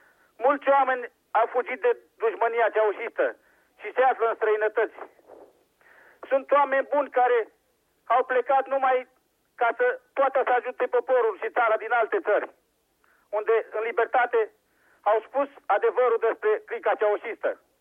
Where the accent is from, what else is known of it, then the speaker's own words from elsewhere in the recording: Ploiești, Prahova, Romania; moved away as an adult; sunt originar din Ploiești